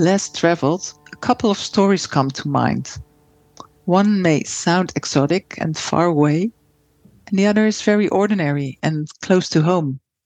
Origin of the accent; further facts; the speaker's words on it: Boskoop, South Holland, Netherlands; I grew up in Boskoop in the Netherlands. My family had a small business, a tree nursery.